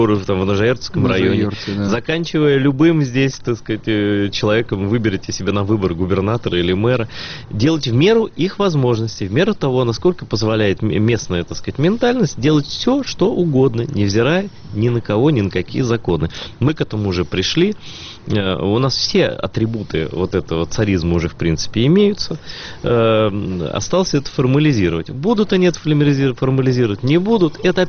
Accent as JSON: {"language": "Russian", "region": "Crimea", "country": "Ukraine"}